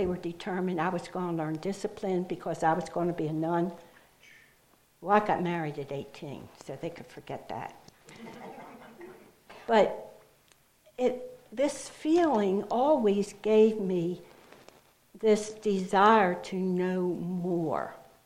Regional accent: Baltimore, Maryland, United States; And I came from Baltimore

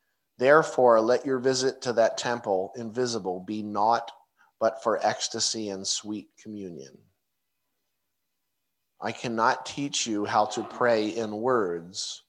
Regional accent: New Jersey, United States; You know, she's from Florida. I'm from Jersey.

